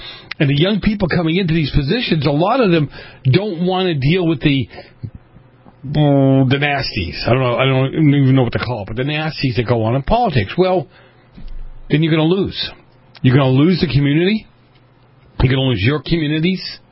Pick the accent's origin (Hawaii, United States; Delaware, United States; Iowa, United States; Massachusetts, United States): Massachusetts, United States; Boston; Ken, I have a joke about Boston, growing up in Boston.